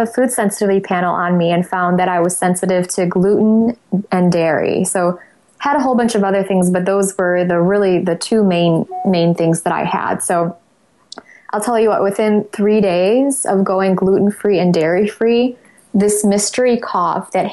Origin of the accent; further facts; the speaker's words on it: Poland; and I'm from Poland, so our diet is also very much focused on wheat and dairy.